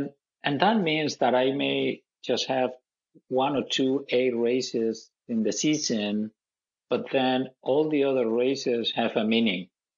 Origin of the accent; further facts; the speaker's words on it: Barcelona, Catalonia, Spain; now in United States; Obviously I grew up in Barcelona, so I started to run there, and then I was introduced to cycling in Barcelona.